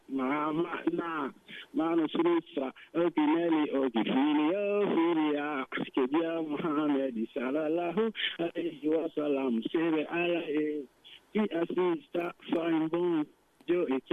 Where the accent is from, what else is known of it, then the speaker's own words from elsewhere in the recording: Mali; French is a second language; moved away as an adult; now in Italy; Donc, je viens de la du Mali et Kaï. Donc, je suis un artiste chanteur. Donc, je vis en Italie. Donc, ça fait donc maintenant 11 ans actuellement.